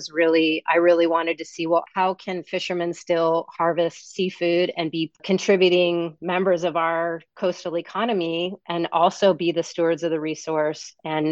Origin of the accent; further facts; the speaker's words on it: Colorado, United States; I grew up in Colorado. So I grew up in a landlocked state between the desert and the mountains and the rivers